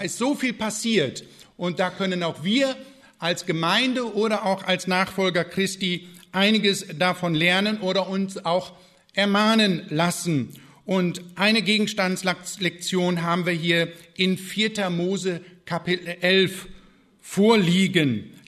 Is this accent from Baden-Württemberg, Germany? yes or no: no; Lower Saxony, Germany; Ja, ich komme ja aus Ostfriesland.